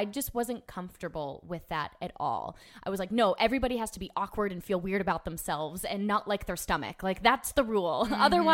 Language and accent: English; Orlando, Florida, United States; And I grew up in Orlando, so I knew, like